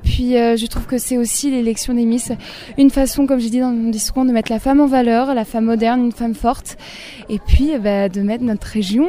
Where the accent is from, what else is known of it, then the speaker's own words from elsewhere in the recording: Saint-Mesmin, Nouvelle-Aquitaine, France; Alors en fait, je suis originaire de Saint-Mémin. Je suis née à Périgueux, mais j'ai vécu à Saint-Mémin. Saint-Mémin, c'est dans le Périgord vert, près des gorges de l'Auvézère. Il y a un petit village très très joli.